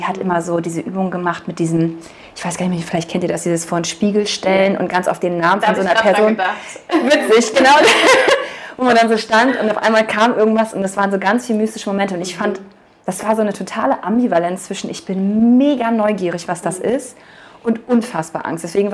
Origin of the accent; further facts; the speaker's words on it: Cologne, North Rhine-Westphalia, Germany; ich komme ursprünglich aus Köln